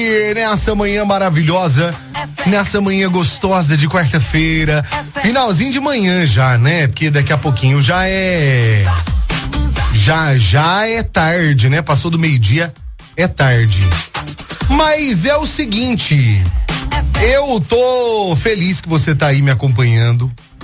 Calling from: Itajubá, Minas Gerais, Brazil; Sou de Itajubá, Fefe.

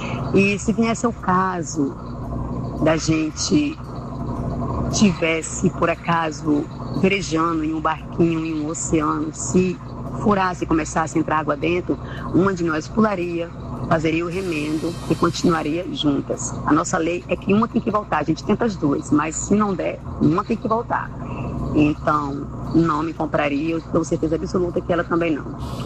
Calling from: Porto Velho, Rondônia, Brazil; eu sou de Porto Velho, Rondônia.

